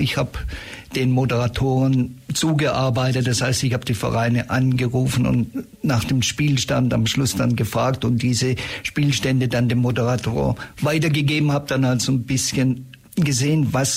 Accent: Stuttgart, Baden-Württemberg, Germany; now in Ulm, Germany; Ich komme eigentlich aus Stuttgart, bin 1989 beruflich nach Ulm gekommen, war vorher, wie gesagt, in Stuttgart

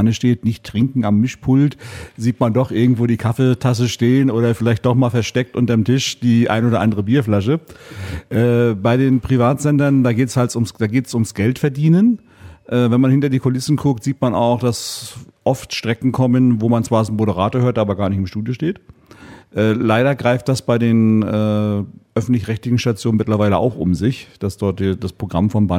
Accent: Mecklenburg-Vorpommern, Germany; Für mich kommt immer noch dazu als Norddeutscher. Die schleppen mich immer auf hohe Berge. Ich muss immer Berge besteigen, was ich als Mecklenburger überhaupt nicht kenne.

